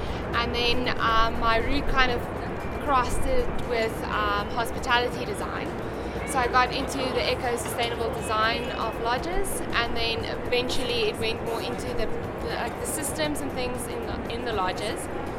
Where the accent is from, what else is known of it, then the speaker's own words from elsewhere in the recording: Cape Town, Western Cape, South Africa; I'm from Cape Town in South Africa.